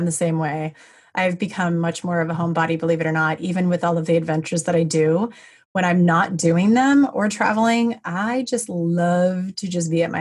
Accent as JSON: {"language": "English", "region": "Midwest", "country": "United States", "said": "nope, I'm from the Midwest."}